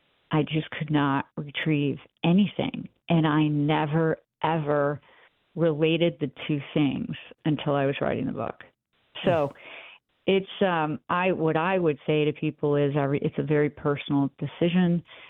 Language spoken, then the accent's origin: English; Rochester, New York, United States; also born or lived in Gates, New York; I'm a girl from Rochester, New York, who grew up on Farragut Street and then in Gates, New York.